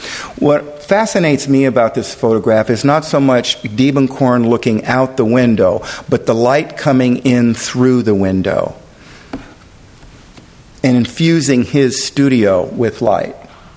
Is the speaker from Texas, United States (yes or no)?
no; Los Angeles, California, United States; I grew up in Los Angeles.